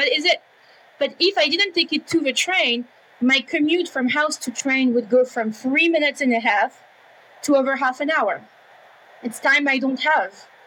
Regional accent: Paris, Île-de-France, France; also born or lived in New York; I grew up in Paris and then I was in New York.

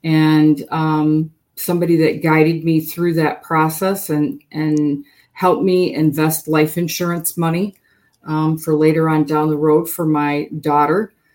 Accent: Michigan, United States; moved away as an adult; No, I'm not. I actually was born and raised in Michigan.

